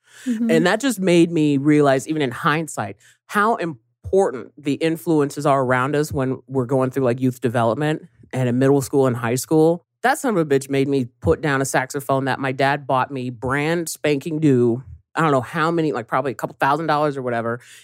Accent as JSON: {"language": "English", "town": "Riverside", "region": "California", "country": "United States", "tie": "born or raised there", "said": "growing up in Riverside, we were pretty much like the Cosbys, right? Like the only black family"}